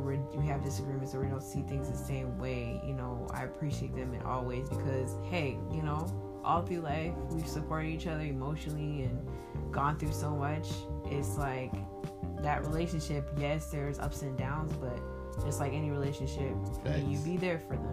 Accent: New York, United States; growing up in New York, for the earliest half of my life was, you know, we had good memories over there, you know, New York culture

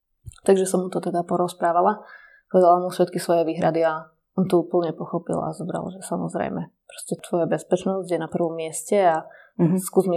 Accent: Trebišov, Košice Region, Slovakia; Ja totiž to sama pochádzam z Trebišova, z východu. Mm-hmm. Tam je moje zázemie. Celá moja rodina tam žije

